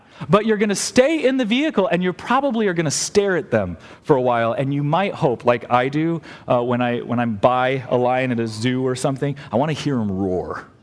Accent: Illinois, United States; now in Michigan, United States; I grew up in Illinois, and in Illinois they have much better storms than here in Michigan.

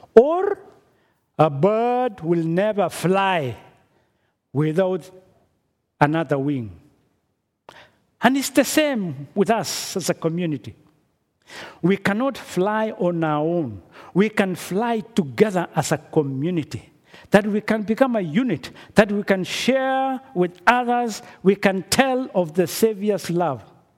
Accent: Kenya; since I come from Kenya

